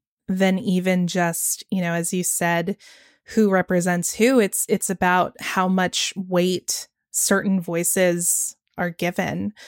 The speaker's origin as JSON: {"language": "English", "region": "Georgia", "country": "United States", "said": "I wanted to speak about an example that's happening right here in my home state of Georgia related to our 6th and 7th districts."}